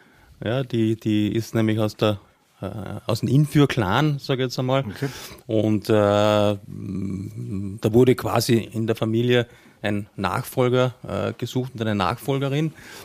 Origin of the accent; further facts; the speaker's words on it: Carinthia, Austria; Wo ich herkomme, wird man da durchhören, der eine oder andere. Ich bin eigentlich gebürtiger Kärntner.